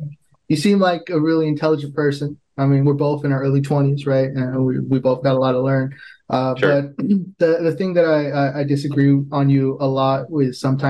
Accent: United States; Because as an American, we're all very entitled to our opinions

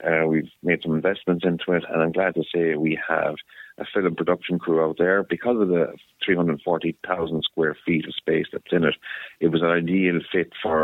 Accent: Limerick, Munster, Ireland; When you and I grew up in Limerick, that used to be the GPO building

